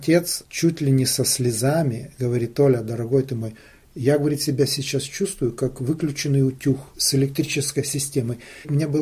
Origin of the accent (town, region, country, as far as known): Ukraine; born or raised there